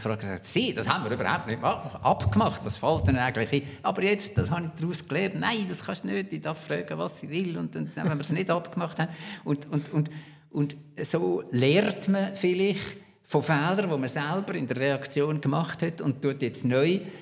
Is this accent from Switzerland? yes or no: yes; Switzerland; ich bin eigentlich als Basler und Berner sehr gut aufgenommen worden in Zürich.